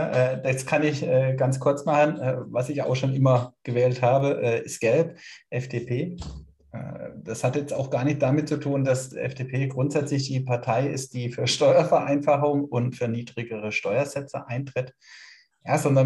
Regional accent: United States; now in Germany; wenn ich jetzt in Deutschland wohne als Amerikaner

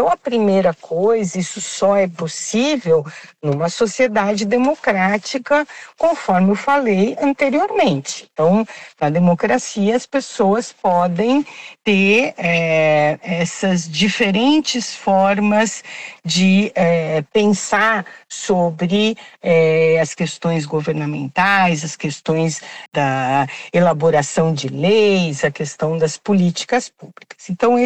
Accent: Brazil; eu sou brasileira

